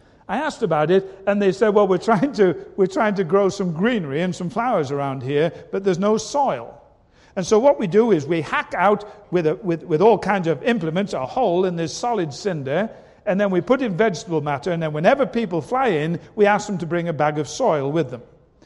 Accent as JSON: {"language": "English", "country": "United Kingdom", "said": "And I, being very British, gulped"}